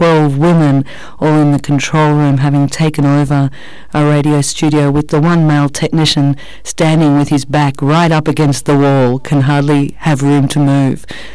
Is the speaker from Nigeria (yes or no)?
no; Lebanon; now in Sydney, Australia; here speaking in Thailand, but I'm from Sydney in Australia, originally from Lebanon in the Middle East.